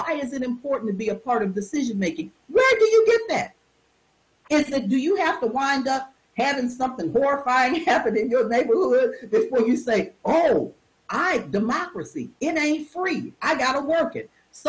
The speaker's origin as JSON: {"language": "English", "town": "Cleveland", "region": "Ohio", "country": "United States", "tie": "born or raised there", "also_born_or_lived": "East Coast", "said": "My son, I grew up in Cleveland, Ohio. I've lived typically East Coast, my big cities."}